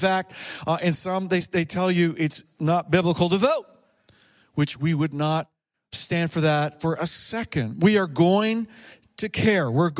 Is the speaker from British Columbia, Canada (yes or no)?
no; Montreal, Quebec, Canada; born there; and I have French Canadian heritage, born in, well, kind of. I was born on the West Island of Montreal. I guess that doesn't really count to be a Francophone, but it's close. It's close. It's in Quebec.